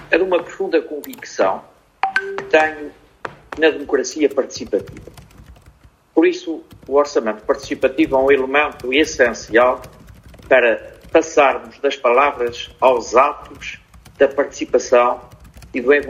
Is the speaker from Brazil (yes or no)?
no; Azores, Portugal; enquanto cidadãos, enquanto açorianos, que somos uma realidade em que cada ilha vale também por si e pelo tudo